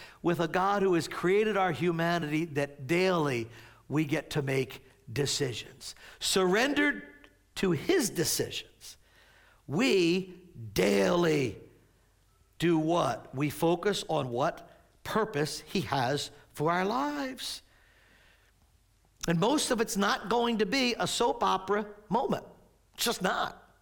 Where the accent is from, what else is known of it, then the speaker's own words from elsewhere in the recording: Maple Shade, New Jersey, United States; For me, it's all right here. Born and raised in Maple Shade.